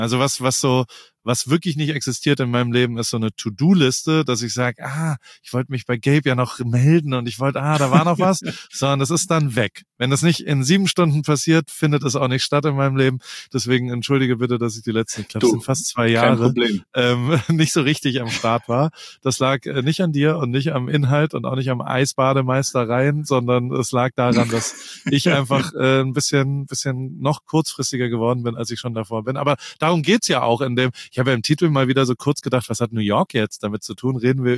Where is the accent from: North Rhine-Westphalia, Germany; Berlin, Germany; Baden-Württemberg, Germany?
Baden-Württemberg, Germany; Heidelberg; born or raised there; now in Newport Beach, United States